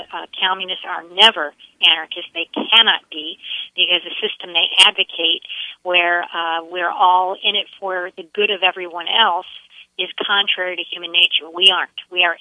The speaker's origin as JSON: {"language": "English", "region": "Midwest", "country": "United States", "said": "I am not from New York City originally. I'm from the Midwest, and when I go home, very interesting to me to observe the police state there."}